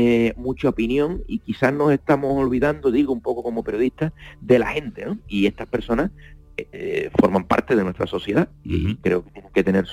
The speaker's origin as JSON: {"language": "Spanish", "region": "Canary Islands", "country": "Spain", "lives_now": "Andalusia, Spain", "said": "yo, bueno, soy canario, pero me siento andaluz, muchos años viviendo aquí"}